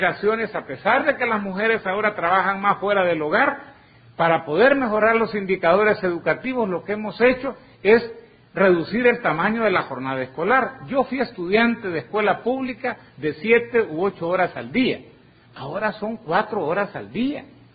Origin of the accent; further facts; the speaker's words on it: Nueva Concepción, Chalatenango, El Salvador; born there; yo nací en Nueva Concepción, estudié en Chalatenango